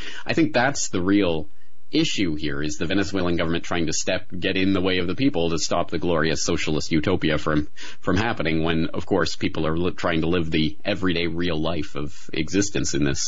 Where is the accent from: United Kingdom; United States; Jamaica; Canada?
Canada; I'm Canadian. I'm kind of socialist by default or socialist by birth.